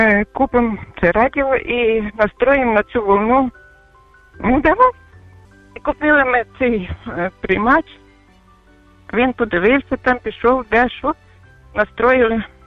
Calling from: Chernivtsi Oblast, Ukraine; Я з Буковини телефоную до вас

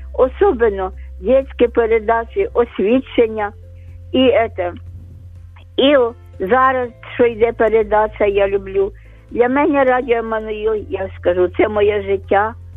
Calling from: Kyiv, Ukraine; я з Києва, з Оболоні.

